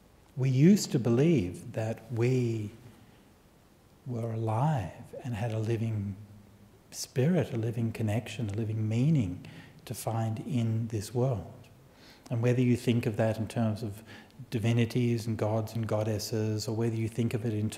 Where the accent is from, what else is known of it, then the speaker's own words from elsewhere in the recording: Australia; I'm from Australia, right?